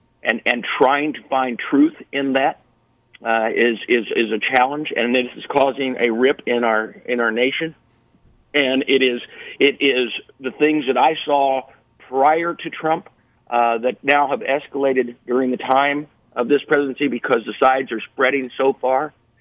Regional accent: Illinois, United States; I come from Illinois. I know where fraud exists.

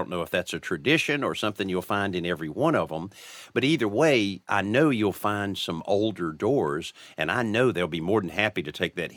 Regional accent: Marianna, Florida, United States; WTYS AM 1340 in my hometown of Marianna, Florida. Hello to everybody around the old hometown.

